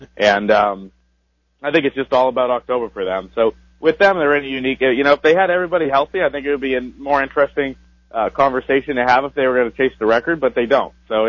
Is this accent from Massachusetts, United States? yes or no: yes; Massachusetts, United States; And, like, I'm from Massachusetts, diehard Patriots fan, so I was all on board with them chasing 16-0 back then.